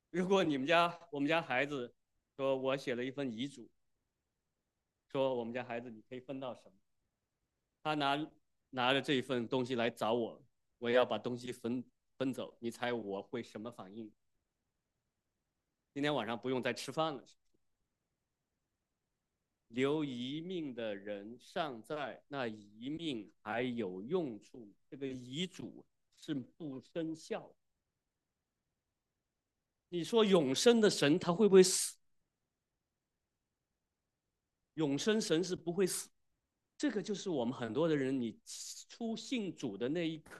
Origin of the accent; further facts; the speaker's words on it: China; 我们中国人呢，是以孝道来做很多的标准衡量。